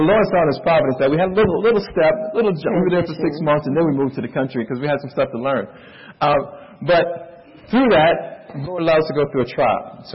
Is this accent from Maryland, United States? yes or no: no; Miami, Florida, United States; I'm from Miami, Fort Lauderdale area.